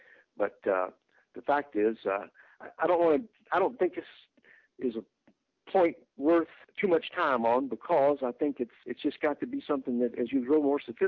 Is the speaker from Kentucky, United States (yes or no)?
yes; Kentucky, United States; born there; I was born in Kentucky, and we down there in Kentucky, you know, we've always known